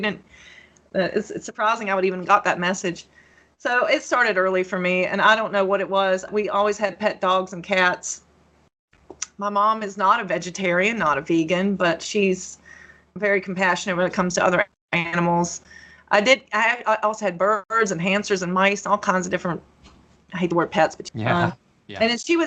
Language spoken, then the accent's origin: English; Appalachia, United States; I grew up in Appalachia. And in the South